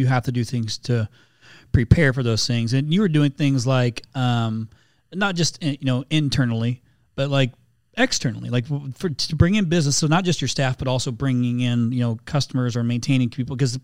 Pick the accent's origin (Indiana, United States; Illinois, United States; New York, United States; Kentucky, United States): Indiana, United States; I'm from Indiana originally.